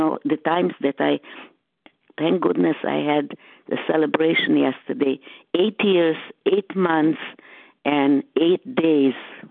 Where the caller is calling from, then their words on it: Boston, Massachusetts, United States; I'm calling from the Boston area at this time.